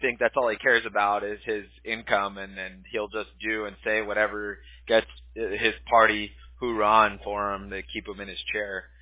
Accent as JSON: {"language": "English", "town": "Huntington Beach", "region": "California", "country": "United States", "tie": "born or raised there", "also_born_or_lived": "Bay Area", "lives_now": "Newport Beach, United States", "said": "So I grew up a Huntington Beach native, but we're in Newport Beach in Southern California now. So I grew up in Huntington, and then I lived in the Bay."}